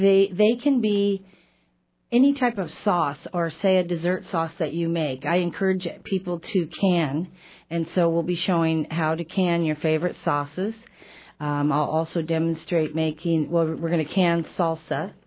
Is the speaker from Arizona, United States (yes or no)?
no; Redding, California, United States; So I'm from Redding, California originally, and they're still there, still into food and everything.